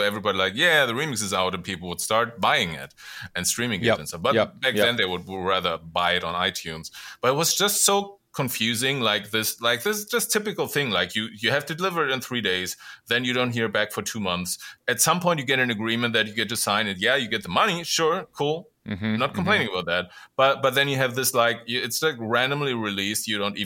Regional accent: Germany; English is a second language; I moved back to Germany from Los Angeles, and I was almost about like sort of quitting the music business. So I moved into a small village south of my hometown

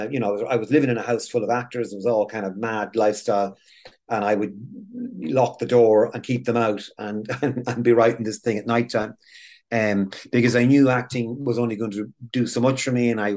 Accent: Edenderry, Offaly, Ireland; growing up in Edenderry, I went to school there. Like, I was sent to boarding school because we had a few bob. Like … We had the supermarket.

